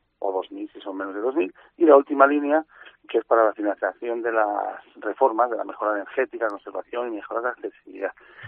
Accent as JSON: {"language": "Spanish", "town": "Torrecillas", "region": "Castile and León", "country": "Spain", "said": "soy de Torrecillas, en la provincia de Valladolid."}